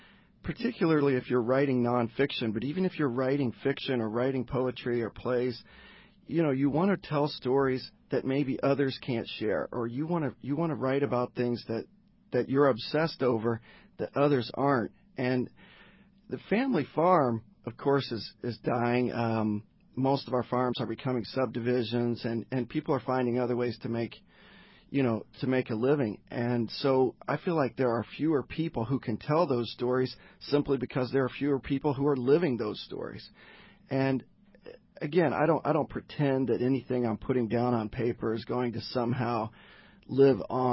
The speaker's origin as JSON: {"language": "English", "town": "Milan", "region": "Indiana", "country": "United States", "tie": "born or raised there", "said": "I grew up in Milan, Indiana, which is a place that's probably familiar to some listeners for its hoops history instead of its writers. But I grew up on a farm outside of Milan."}